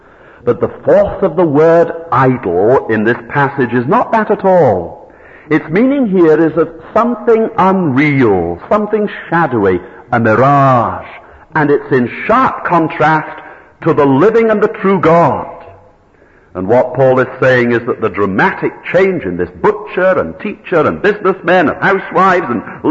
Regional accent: Arbroath, Scotland, United Kingdom; Now, I knew a man in Arbroath, my hometown.

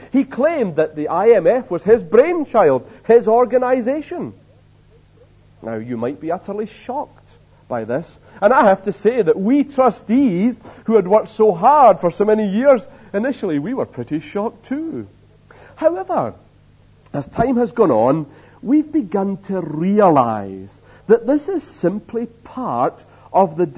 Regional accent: Scotland, United Kingdom; We Scottish trustees, of course, were very careful with money, as Scottish people are.

